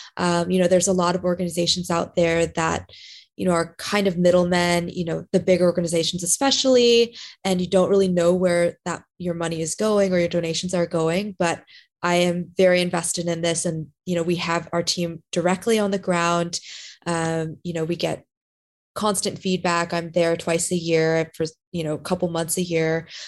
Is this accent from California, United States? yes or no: yes; California, United States; I grew up in SoCal, so that's where my heart is.